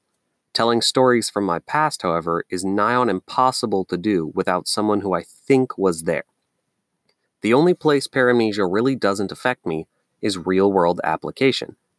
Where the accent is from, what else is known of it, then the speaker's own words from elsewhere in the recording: Pennsylvania, United States; born there; They moved to Pennsylvania in an apartment, and shortly after, I was born. I celebrated my first birthday in Hamburg, Pennsylvania, a town with no snow.